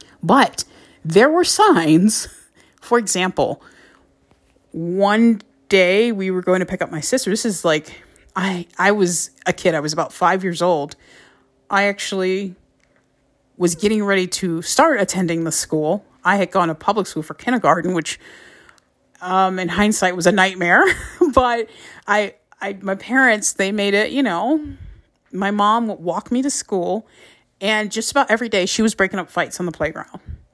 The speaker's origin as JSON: {"language": "English", "town": "Detroit", "region": "Michigan", "country": "United States", "tie": "born or raised there", "said": "So the area I grew up in Detroit, it was predominantly Black."}